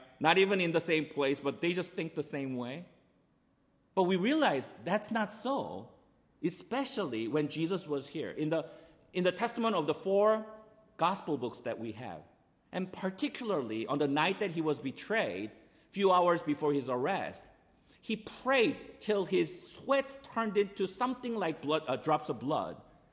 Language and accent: English; South Korea; English is a second language; When I was growing up in Korea in the 70s, in black and white TV